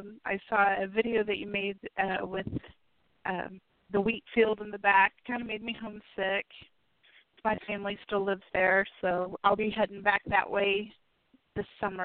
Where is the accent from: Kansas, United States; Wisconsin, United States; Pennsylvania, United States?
Kansas, United States; We're both Kansas girls. Both from Southeast Kansas.